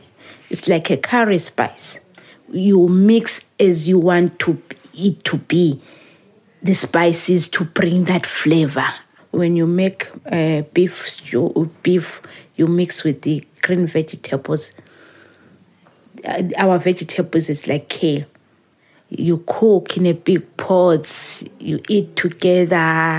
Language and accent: English; Zimbabwe; Originally, I'm from Zimbabwe.